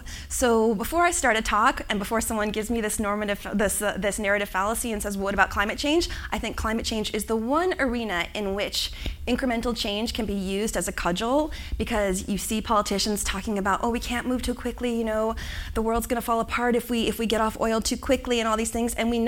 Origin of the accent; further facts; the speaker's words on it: Florida, United States; I do the worst drawing of my home state. This is how I always draw it. I grew up in Florida